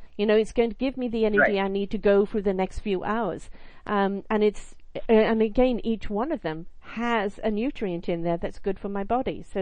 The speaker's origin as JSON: {"language": "English", "region": "England", "country": "United Kingdom", "said": "I love bread. I'm from England, love bread."}